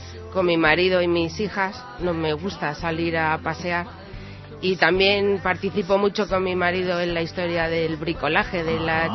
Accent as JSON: {"language": "Spanish", "town": "Getafe", "region": "Community of Madrid", "country": "Spain", "tie": "born or raised there", "said": "Bueno, pues yo me crié en Getafe. Y ahí estuve viviendo hasta que me casé."}